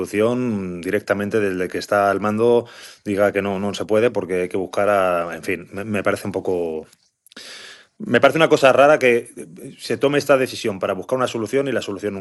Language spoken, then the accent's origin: Spanish; Madrid, Community of Madrid, Spain; also born or lived in Málaga; madrileño.